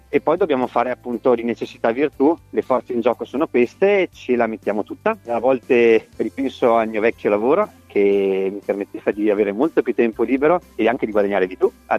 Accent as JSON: {"language": "Italian", "town": "Trento", "region": "Trentino-Alto Adige", "country": "Italy", "said": "Io sono di Trento"}